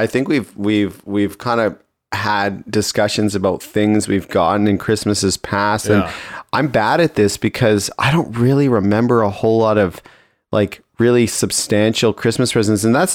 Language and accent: English; Toronto, Ontario, Canada; where we grew up in Toronto.